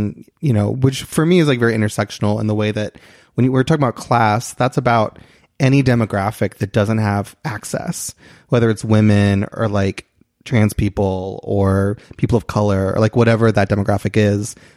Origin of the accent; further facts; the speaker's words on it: Kentucky, United States; moved away as an adult; I'm from Kentucky.